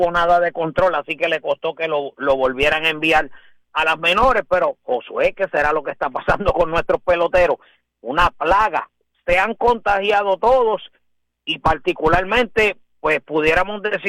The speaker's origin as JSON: {"language": "Spanish", "country": "Puerto Rico", "said": "como puertorriqueño, pues yo estaba sumamente emocionado"}